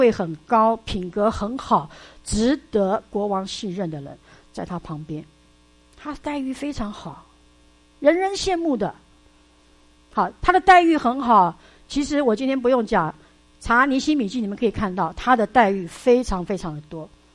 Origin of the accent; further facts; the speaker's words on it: Sichuan, China; 那是我的同胞，我是四川人